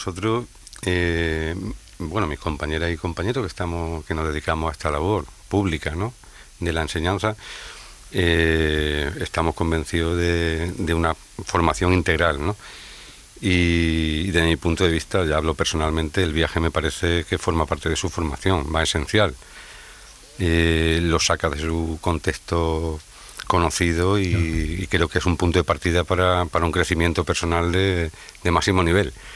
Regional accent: Cardeña, Andalusia, Spain; en mi pueblo, en Cardeña, en el Valle de los Pedroches, sí, no se come cochifrito

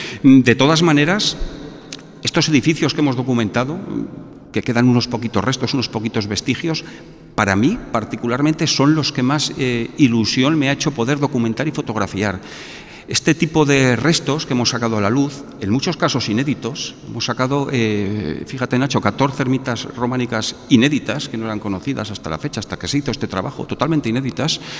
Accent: Aragon, Spain; Yo soy aragonés, soy muy cabezudo

